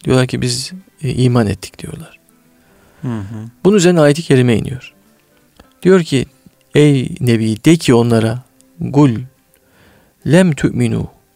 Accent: Ordu, Turkey; Memlekete gittik. İşte havalimanıyla bizim memleket arasında 200 kilometre bir mesafe var. Yani ben Orduluyum, Samsun'a indik.

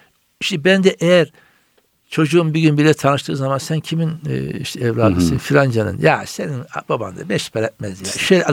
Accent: Samsun, Turkey; Biz Ordu'nun bir köyündeniz. Ama ben Samsun'da doğup büyümüşüm.

